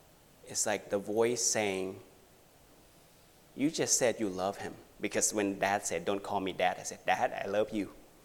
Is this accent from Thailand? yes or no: yes; Thailand; As you can tell, my accent's probably not from around here. So I'm Thai. I'm from Thailand. And I was Buddhist at the age of 17.